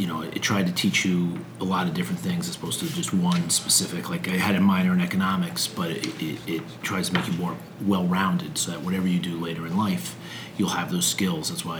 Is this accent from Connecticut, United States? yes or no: yes; Hamden, Connecticut, United States; I grew up in Hamden, not too far from here.